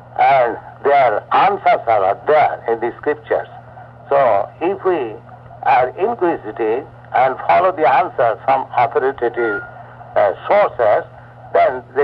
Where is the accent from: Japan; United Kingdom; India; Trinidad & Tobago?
India; Kolkata, West Bengal; born there; now in Vrindavan, India; I was born in Calcutta.